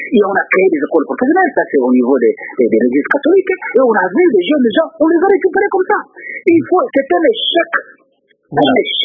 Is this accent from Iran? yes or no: no; Boma, Kongo Central, DR Congo; moi j'ai grandi à l'intérieur du pays, j'ai grandi à Boma.